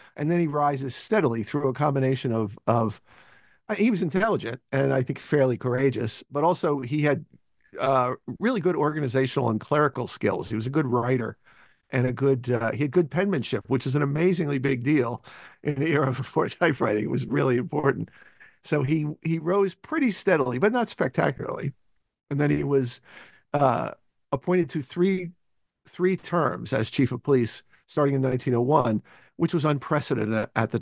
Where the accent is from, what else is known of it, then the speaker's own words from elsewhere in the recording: United States; I'll say at the beginning, I'm Irish American, but I had never been interested in Irish stuff. I didn't do Irish history.